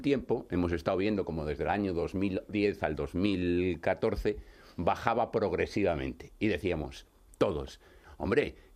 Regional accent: Asturias, Spain; Sí, soy de Asturias.

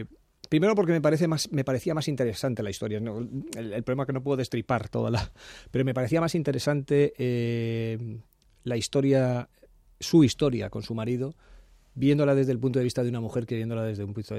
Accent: Spain; como sobre todo como lector español de novela fundamentalmente anglosajona y norteamericana

